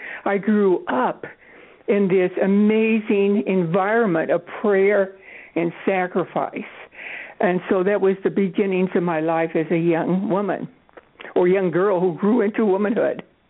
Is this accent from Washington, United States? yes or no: no; Los Angeles, California, United States; moved away; also born or lived in New York State; Los Angeles, California.